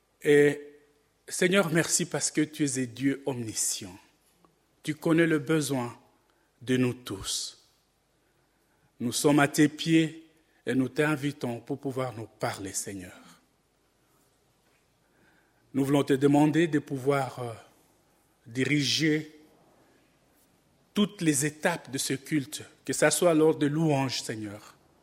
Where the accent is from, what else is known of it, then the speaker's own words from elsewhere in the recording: Aoumba, DR Congo; born there; je suis né à Aoumba